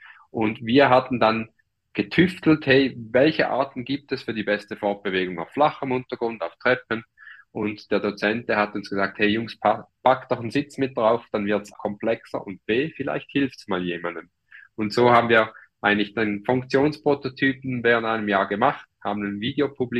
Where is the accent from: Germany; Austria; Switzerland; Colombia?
Switzerland; ich bin 38 Jahre alt, bin Schweizer, wohne in Winterthur